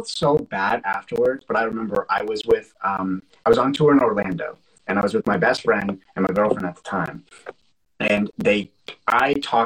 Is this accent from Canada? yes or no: yes; Canada